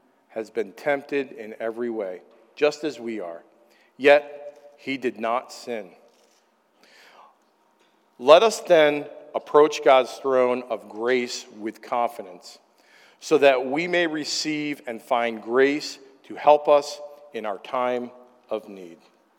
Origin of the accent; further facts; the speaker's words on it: Middleburg, United States; I grew up in this valley. I grew up in Middleburg.